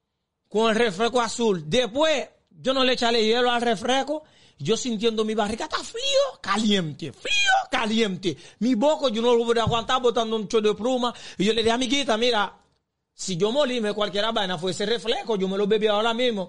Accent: Haiti; moved away; Cuando yo llegué de Haití, mira, yo pasando mucho trabajo, ajá, yo me temé en Plaza de Lama, en Plaza de Lama.

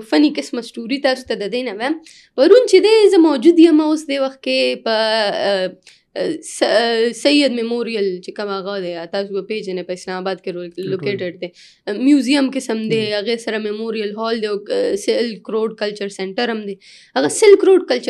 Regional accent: Peshawar, Khyber Pakhtunkhwa, Pakistan; now in Islamabad, Pakistan; مونږ د پېښور نه چې دی پهله د پېښور د سلمز نه راووتلو خیریا ته بیا د خیریا نه چې دی اسلام آباد ته

